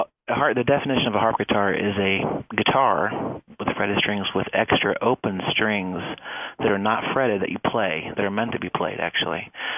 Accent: Muncie, Indiana, United States; I'm from Indiana originally, and I was living in Indianapolis from about 2002 to about a year and a half ago. But I recently relocated to Colorado. But yeah, and I grew up in Muncie, Indiana.

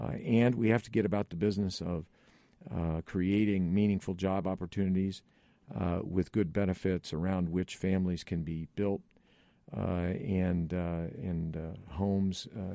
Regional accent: Rushville, Indiana, United States; now in Indianapolis, United States; So while I was born and raised in Rushville, Indianapolis has certainly been my home for well over 30 years

